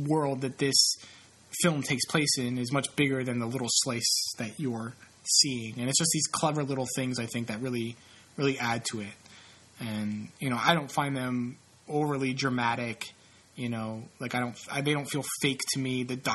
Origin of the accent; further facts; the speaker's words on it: Poland; When I grew up in Poland, it was just like that.